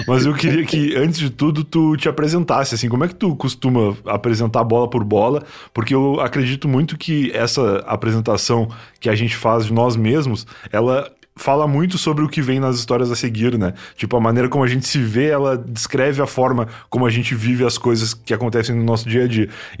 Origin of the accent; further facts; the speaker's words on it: Rio Grande do Sul, Brazil; moved away; Eu sou gaúcho, né? Eu vim morar pra cá já faz uns 8 anos